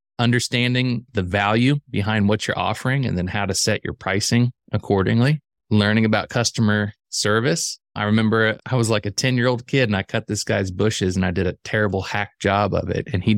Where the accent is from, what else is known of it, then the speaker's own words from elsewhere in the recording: Illinois, United States; I grew up in the Midwest, actually Central Illinois. So it's where I was is a very blue collar, Midwestern mindset.